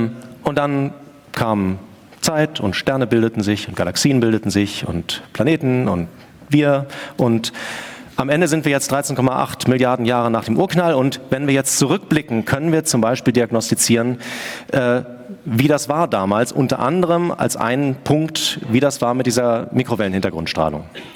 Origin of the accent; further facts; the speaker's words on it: Hamburg, Germany; ich bin aus Hamburg